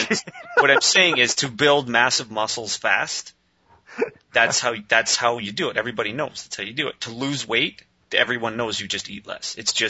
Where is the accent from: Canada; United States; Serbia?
Canada; I'm from Canada. My parents were Italian.